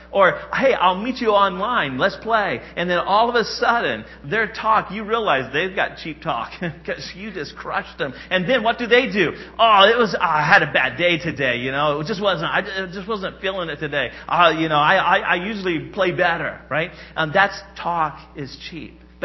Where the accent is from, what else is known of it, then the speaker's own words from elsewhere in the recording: Indiana, United States; So my disclaimer is I grew up in Indiana. I'm a Hoosier. I grew up watching Bobby Knight coach basketball, right?